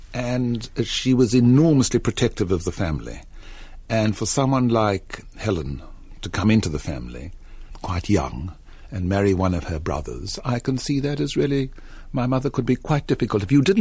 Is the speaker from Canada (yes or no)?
no; South Africa; moved away as an adult; Well, I am South African. I left South Africa and I was 23.